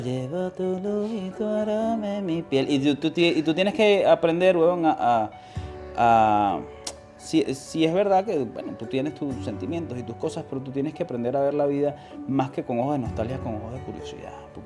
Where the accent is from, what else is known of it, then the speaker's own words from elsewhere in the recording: Venezuela; moved away; yo vengo de Venezuela, yo siempre he vivido en un núcleo familiar muy amoroso, weón. Y siempre he vivido en casa y chamo, yo me he mudado 5 veces desde que llegué